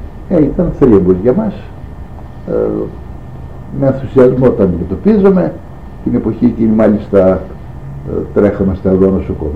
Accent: Serres, Central Macedonia, Greece; born there

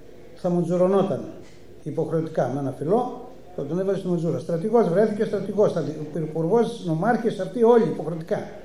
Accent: Sikorachi, Eastern Macedonia and Thrace, Greece; γιατί και εγώ ευρύτης είμαι, από τη Σικοράχη της Αλεξανδρουπόλεως.

